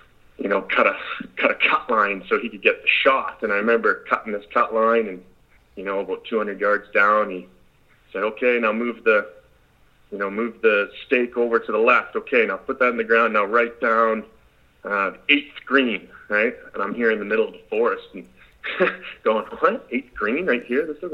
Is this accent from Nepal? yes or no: no; Canada; I'm Canadian, obviously, so, you know, golf is a big part of our, you know, our country up here